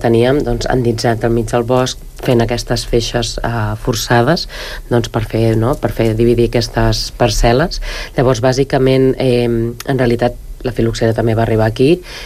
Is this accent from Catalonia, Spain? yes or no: yes; Catalonia, Spain; quan els que som del Bages, no? Traiem pit dient, doncs, que tenim un passat vitivinícola important